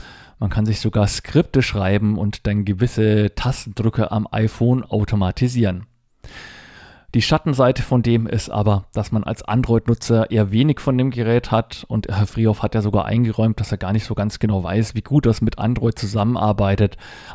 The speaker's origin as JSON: {"language": "German", "region": "Bavaria", "country": "Germany", "tie": "born or raised there", "said": "Das ist im Landkreis Lichtenfels und nur ungefähr 20 Kilometer von meinem Heimatort entfernt, wo ich früher mal aufgewachsen bin."}